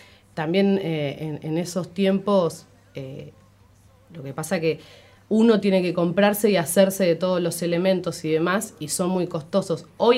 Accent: Punta Alta, Buenos Aires Province, Argentina; now in Viedma, Argentina; en realidad soy de Punta Alta.

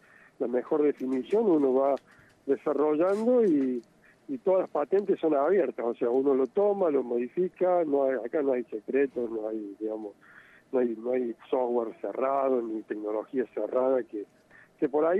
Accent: Villa Mercedes, San Luis, Argentina; todos me han dicho que tengo tonada cordobesa, pero la verdad que no, yo soy acá oriundo de Villa Mercedes, donde está la Facultad de Ingeniería y donde trabajo, se ha nacido y criado acá

